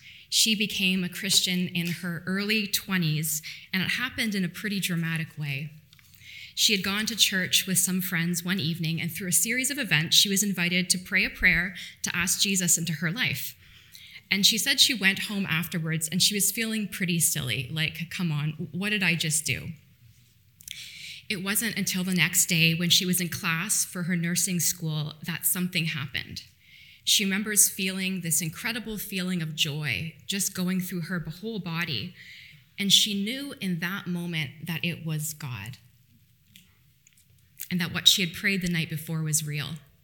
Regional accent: Ontario, Canada; now in Vancouver, Canada; So, as most of you know, I'm not from BC originally. I grew up in Ontario, and although I love Vancouver with the mountains and the ocean, one thing I really miss about Ontario is the summer thunderstorms

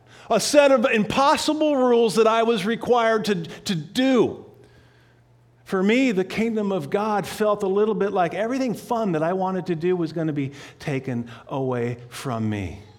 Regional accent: Winthrop, Washington, United States; I grew up in Winthrop, Washington, and my grandparents owned a 10-acre piece with an old house.

